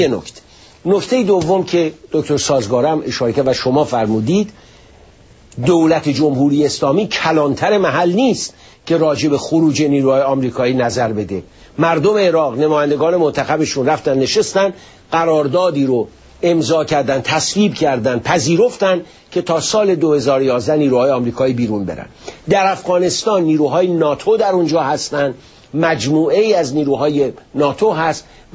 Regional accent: Iran; بنده به عنوان یک ایرانی واقعا احساس شرم میکنم

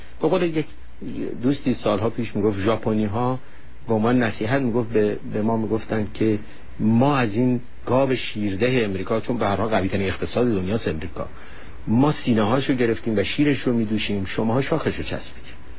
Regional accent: Iran; من خودم به عنوان یک ایرانی سیاسی وقتی پام به واشنگتن رسید

